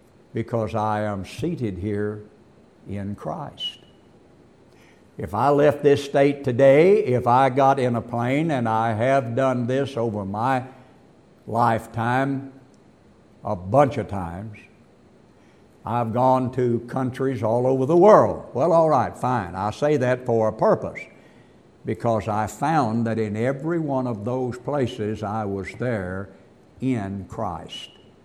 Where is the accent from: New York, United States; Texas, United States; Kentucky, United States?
Texas, United States; I was born and bred here. I was, not only that, I was born and bred in Texas.